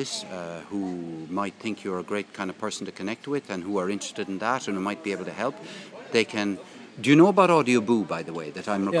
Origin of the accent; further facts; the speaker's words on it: Limerick, Munster, Ireland; born there; now in Cork, Ireland; I live in Cork, but I actually was born in this city. I was born